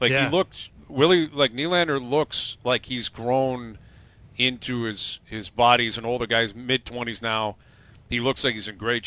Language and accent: English; Canada; as a Canadian fan, you can be like, the world was paying attention to that.